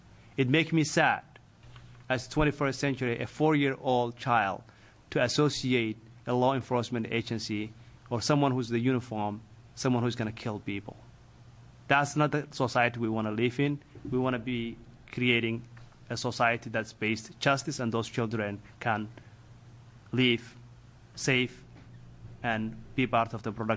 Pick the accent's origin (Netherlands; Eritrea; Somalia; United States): Somalia; English is a second language; moved away as an adult; I came to this country about 15 years ago from a war-torn country of Somalia. As a young man growing up in Somalia